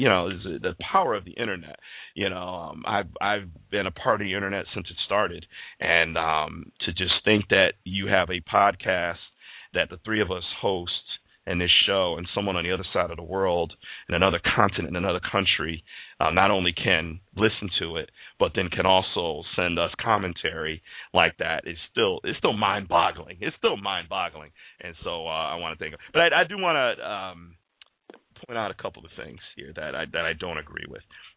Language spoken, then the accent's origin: English; Australia; I'm an Australian fan, and although I follow the Redskins, I am not anti-Dallas.